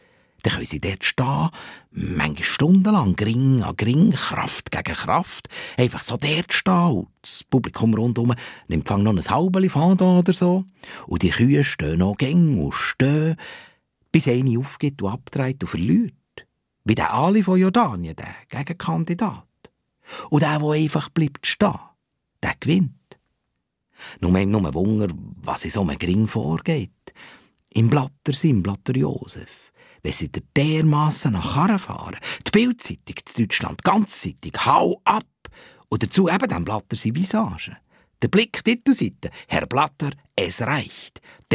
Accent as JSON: {"language": "German", "region": "Valais", "country": "Switzerland", "said": "Ich bin ein Walliser Berggeiss."}